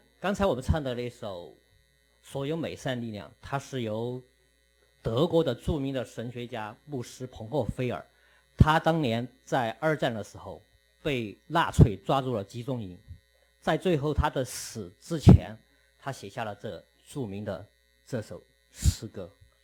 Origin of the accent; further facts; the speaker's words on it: Chengdu, Sichuan, China; moved away as an adult; now in Canada; 在我的家乡四川成都，成都的市区面积是大温哥华地区的1.5倍